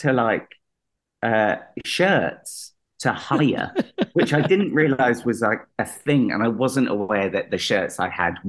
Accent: Greenwich, London, United Kingdom; And the hotel was in Euston, and I'm from Greenwich

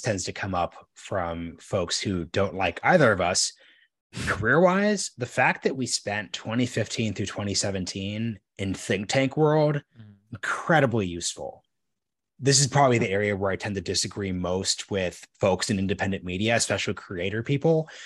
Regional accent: Oregon, United States; I'm from an upper middle class background. I'm from Oregon. I'm Black, but I'm adopted and I'm Jewish.

